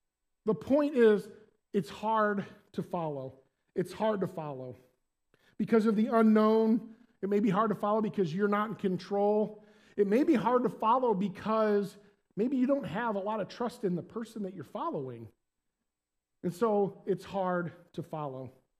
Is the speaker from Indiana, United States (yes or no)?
yes; Bremen, Indiana, United States; I'm from Bremen, Indiana, which is about a half hour here, a little farming community.